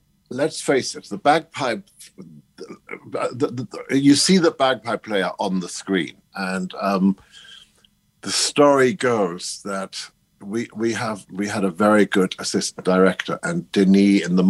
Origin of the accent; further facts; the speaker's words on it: Germany; growing up in Germany, that is not helpful, if you see what I mean.